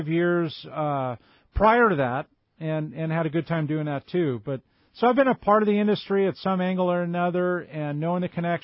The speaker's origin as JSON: {"language": "English", "region": "California", "country": "United States", "tie": "born or raised there", "said": "And I grew up on El Dorado Park Lakes."}